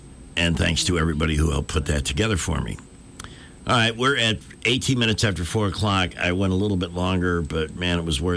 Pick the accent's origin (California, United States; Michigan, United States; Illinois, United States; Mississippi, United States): Illinois, United States; Chicago; also born or lived in Florida; I'm from Chicago originally.